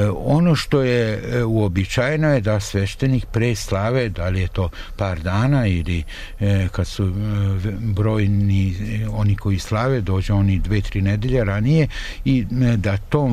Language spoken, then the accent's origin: Serbian; Vojvodina, Serbia; Ja sam iz Vojvodine, kod nas nikada nije bilo na slavama da dođe ni 10, a ne 20, 50 ili 100 ljudi.